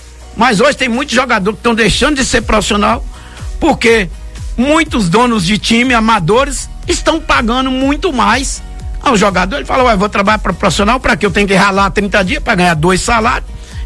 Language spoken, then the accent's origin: Portuguese; Guanambi, Bahia, Brazil; born there; eu sou um cidadão guanambiense, que eu nasci em Guanambi